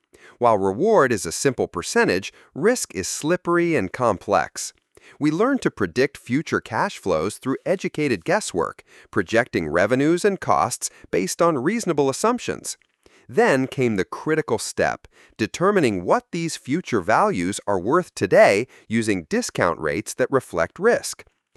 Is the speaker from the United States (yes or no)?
no; England, United Kingdom; Growing up in England as the son of a parish vicar, business was viewed as a necessary evil in my family.